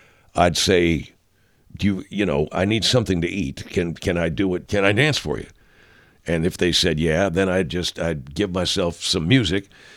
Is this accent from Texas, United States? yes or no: yes; San Antonio, Texas, United States; what I remember about Christmas growing up is I grew up in San Antonio, Texas